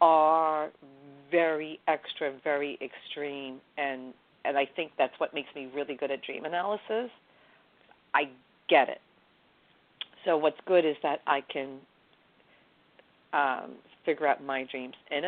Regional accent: New York City, New York, United States; Now, okay, I'm born and raised in New York City, so we know what that sounds like.

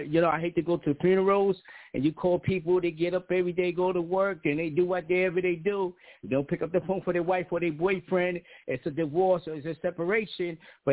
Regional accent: New York, United States; I'm from New York.

